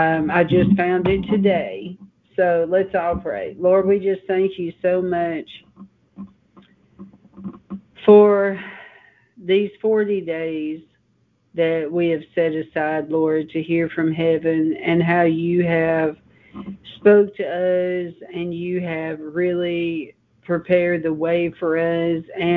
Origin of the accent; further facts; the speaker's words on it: Nashville, Tennessee, United States; which is how I ended up in Nashville, how I was born in Nashville, is because him and my mother, they married in Arkansas.